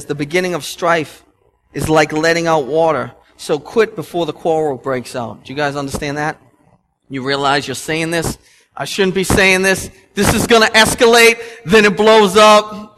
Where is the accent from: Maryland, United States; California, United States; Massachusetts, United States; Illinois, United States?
Massachusetts, United States; Boston; We're from Boston. You don't say that and then not lay out.